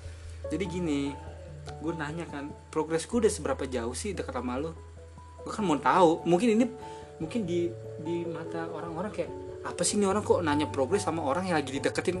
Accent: Jakarta, Indonesia; gue selalu bilang gue ini dari Jakarta, kultur gue ini kultur spontan.

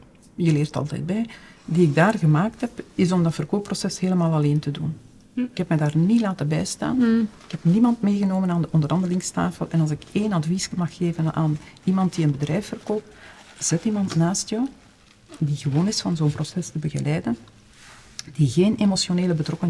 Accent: Flanders, Belgium; want we zijn dan niet gewend als Vlamingen

